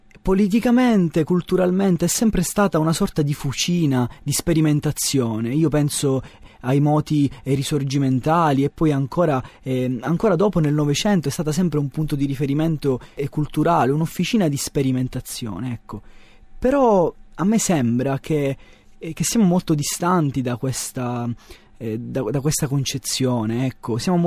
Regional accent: Syracuse, Sicily, Italy; now in Catania, Italy; Catania è la mia città adottiva, ecco, la città dove mi sono formato, dove continuo a studiare. Però in realtà la mia città è Siracusa, che è questo piccolo gioiello.

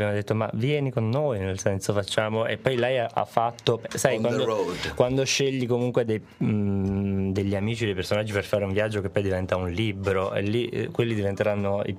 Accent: Marche, Italy; un paesino vicinissimo dove sono cresciuto, che è nelle Marche, che si chiama Rocca Fluvione

